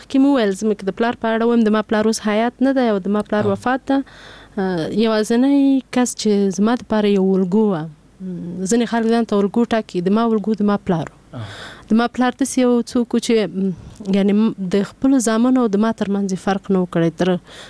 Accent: Paktia, Afghanistan; ماته دا ټوله پکتیا خپل کور ښکارېږي او باور وکړئ په نوم یې ویاړم چې زه پکتیاوال یم.

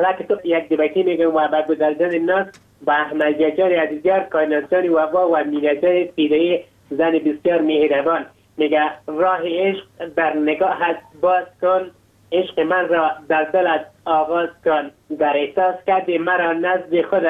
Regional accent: Logar, Afghanistan; من یک افغان هستم از ولایت لوگر،

